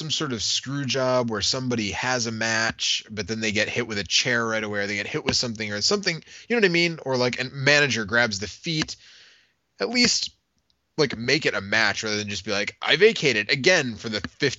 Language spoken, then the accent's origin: English; Milwaukee, Wisconsin, United States; Scott Steiner wins it right here in my hometown of Milwaukee